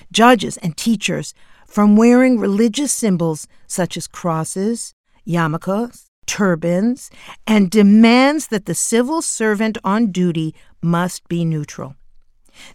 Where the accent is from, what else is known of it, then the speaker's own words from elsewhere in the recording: Canada; I'm a Canadian